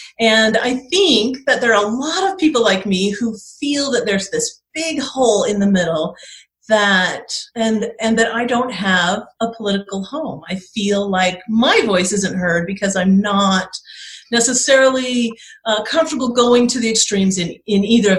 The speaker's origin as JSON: {"language": "English", "town": "Cody", "region": "Wyoming", "country": "United States", "tie": "born or raised there", "also_born_or_lived": "Utah", "said": "like she said, and I was born in Utah. And shortly after, my family moved me to a very small town in northwest Wyoming called Cody, Wyoming, a very rural place where I grew up."}